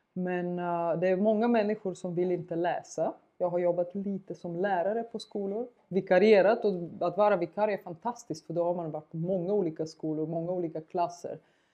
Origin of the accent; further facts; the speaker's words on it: Bulgaria; moved away as an adult; now in Sweden; jag flyttade till Sverige för 20 år sedan. Så jag har bott halva mitt liv här och halva mitt liv bakom järnridånen och under perestrojkan